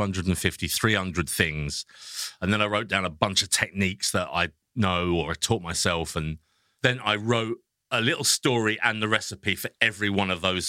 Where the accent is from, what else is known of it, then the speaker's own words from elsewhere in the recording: England, United Kingdom; And then he turned up at like 5 o'clock and you know, obviously being English and I made a rib of beef